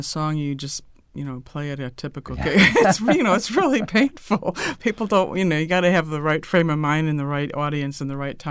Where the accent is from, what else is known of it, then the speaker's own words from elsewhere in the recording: Chicago, Illinois, United States; We grew up in Beverly, just up the street from the Dan Ryan Woods, so I wrote a song about that.